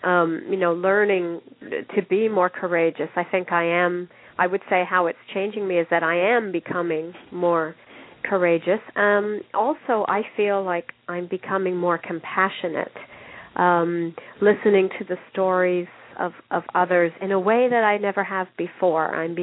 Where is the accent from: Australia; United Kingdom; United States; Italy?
United Kingdom; We're a British family, you know, stiff upper lip.